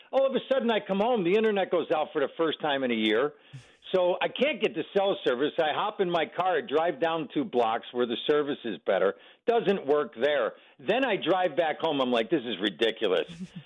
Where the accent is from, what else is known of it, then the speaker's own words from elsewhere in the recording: Buffalo, New York, United States; I was traveling back to my hometown of Buffalo